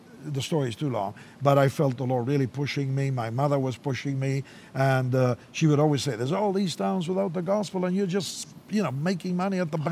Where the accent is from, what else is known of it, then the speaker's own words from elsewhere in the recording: Argentina; born there; English is a second language; Well, I was born in Argentina, South America.